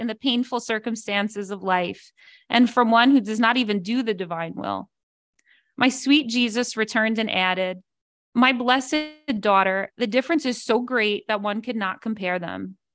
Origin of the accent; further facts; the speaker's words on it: New York, United States; I'm a New Yorker and I'm a snob